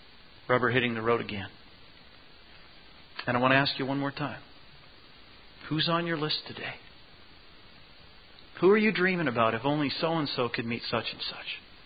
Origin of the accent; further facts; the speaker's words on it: Regina, Saskatchewan, Canada; I grew up in Regina, Saskatchewan, a city of 165,000 people at the time.